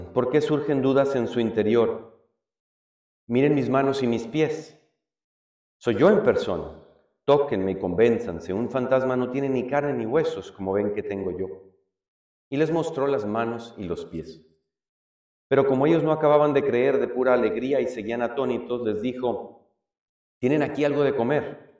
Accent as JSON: {"language": "Spanish", "town": "Guadalajara", "region": "Jalisco", "country": "Mexico", "tie": "born or raised there", "lives_now": "New York, United States", "said": "Estuve esta semana en mi tierra natal, en Guadalajara, porque fui a sacar unos estudios médicos."}